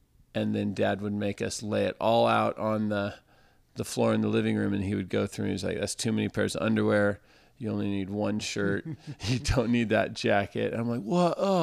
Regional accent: California, United States; And then growing up on the Central Coast in California is just incredible.

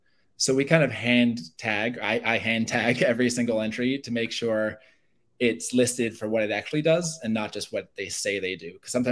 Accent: United States; being American, being from the US, I know we often think like within our borders

